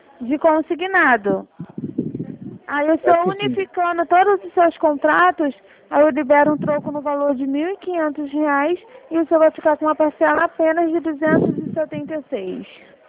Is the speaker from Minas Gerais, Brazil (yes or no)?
no; Campo Grande, Rio de Janeiro, Brazil; Bangu, eu sou de Campo Grande.